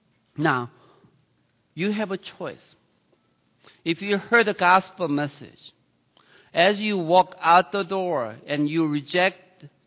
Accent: Italy; English is a second language; now in United States; I came from the other country, as you can tell. I'm from Italy.

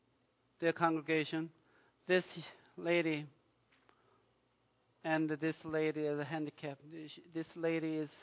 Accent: United States; That brings a disappointment to our brothers and sisters in Bulgaria or give an impression I'm ugly American.

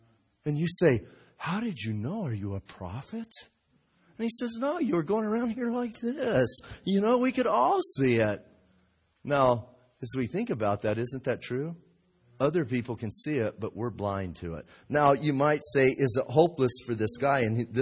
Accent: Bisbee, Arizona, United States; I was born and raised in Bisbee and saw Bisbee go through all the changes that it's gone through over the years, and went from a mining camp to the arts and crafts hippie community.

